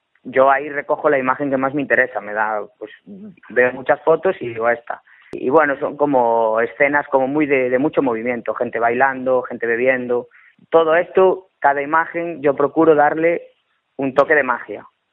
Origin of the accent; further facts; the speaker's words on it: Cambre, Galicia, Spain; Y yo soy de Cambre, además.